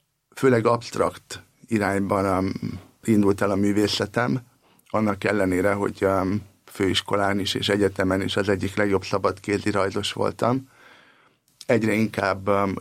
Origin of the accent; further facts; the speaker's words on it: Transylvania, Romania; Kommunista környezetben nőttem fel, Erdélyben, Romániában.